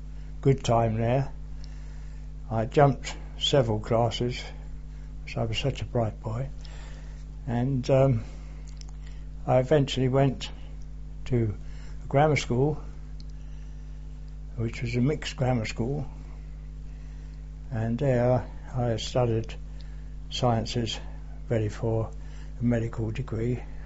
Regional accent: Barnet, London, United Kingdom; born there; I was born in Barnet, in the General Hospital in Barnet, on the 4th of October 1924

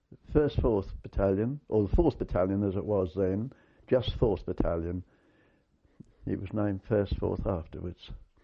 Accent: Belsham St Paul's, East of England, United Kingdom; also born or lived in Northampton; from Northampton, we moved down to and lived with my gran down at Belsham St Paul's, just on the borders of Essex and Suffolk.

